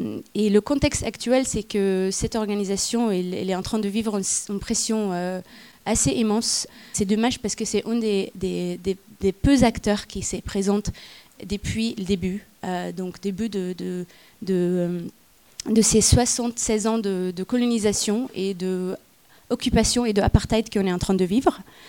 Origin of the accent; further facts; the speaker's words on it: Ramallah, West Bank, Palestine; French is a second language; moved away as an adult; also born or lived in Jerusalem; now in France; je suis palestinienne, j'habite en France depuis quelques années. Avant ça, j'étais chez moi en Palestine, principalement. Je suis née à Jérusalem et j'ai grandi à Ramallah, en Palestine.